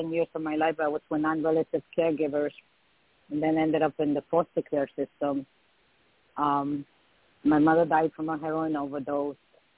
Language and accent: English; New York City, New York, United States; also born or lived in Dominican Republic / Puerto Rico; I was born and raised in New York City. We went from New York City to Dominican Republic. Then we went to Puerto Rico, where I was about 10 years old